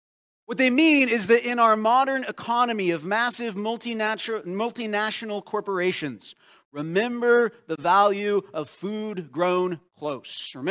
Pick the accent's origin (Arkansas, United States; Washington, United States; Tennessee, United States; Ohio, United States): Washington, United States; Poulsbo; I remember when Walmart came to my hometown of Paulsbo.